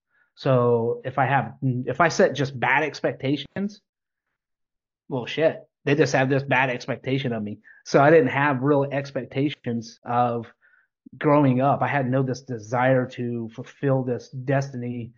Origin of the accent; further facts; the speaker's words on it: Oklahoma, United States; So I grew up in Oklahoma. I had kind of I wouldn't say like super rough upbringing, but you know, rough upbringing.